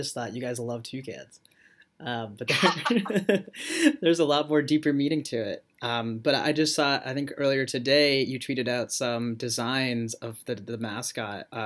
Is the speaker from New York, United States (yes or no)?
no; Arizona, United States; growing up, I grew up in Arizona, and our neighbor's dog, who I never grew up with a pet myself